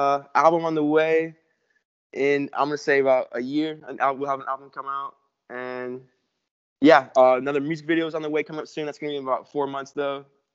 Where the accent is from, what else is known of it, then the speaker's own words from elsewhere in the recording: Florida, United States; also born or lived in Chicago, United States; me and my brother were both born in Chicago, but we moved to Florida. Well, I was 4 and my big brother was 8. So I mean, I consider myself a Florida boy.